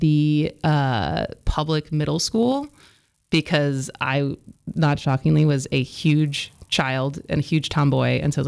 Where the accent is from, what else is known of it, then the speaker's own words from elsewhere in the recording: Madison, Wisconsin, United States; I split my time. I grew up in Madison.